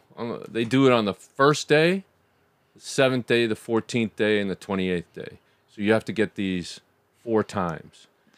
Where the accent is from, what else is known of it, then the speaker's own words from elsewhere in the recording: Bronx, New York, United States; Because I'm from the Bronx.